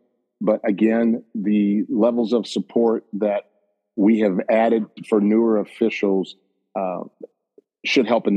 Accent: South Bend, Indiana, United States; also born or lived in Elkhart; Well, I was born in Elkhart. Moved in South Bend since the age of four.

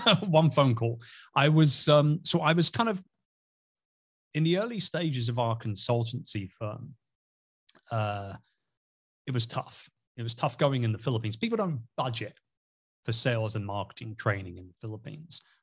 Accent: Wimbledon, London, United Kingdom; I'm a Londoner, you know, born and raised Wimbledon, about 10 minutes away from Centre Court there in the tennis club.

